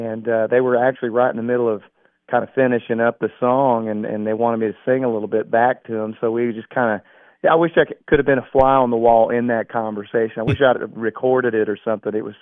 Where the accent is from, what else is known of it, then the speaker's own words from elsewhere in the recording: Oklahoma City, Oklahoma, United States; She grew up in Tulsa, and I grew up in Oklahoma City.